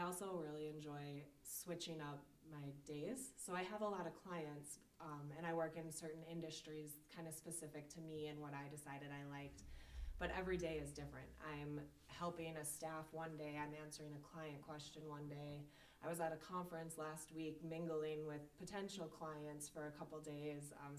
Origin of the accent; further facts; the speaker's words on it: Minnesota, United States; So I actually grew up in Northwest Minnesota. Very, very small town, less than 800 people. Came to NDSU to pursue accounting.